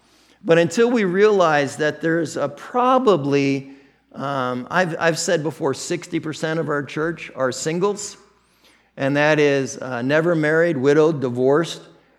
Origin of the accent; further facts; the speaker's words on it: Midwest, United States; accent: American Midwestern; when I hear somebody speak English with an accent other than my American Midwestern accent